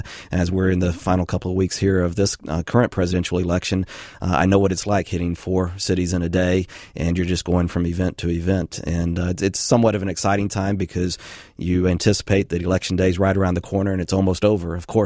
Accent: Austin, Texas, United States; now in Seattle, United States; I'm born and raised in Austin, Texas

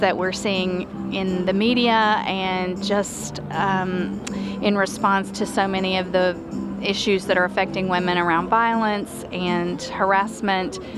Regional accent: Mississippi, United States; I've been in California for 20 years, but I'm originally from Mississippi.

